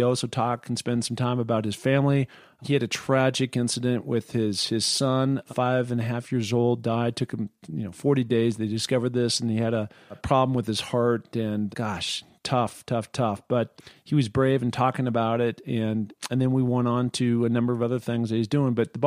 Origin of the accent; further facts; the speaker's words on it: Seattle, Washington, United States; I'm born and raised in Seattle. I was a Washington Husky.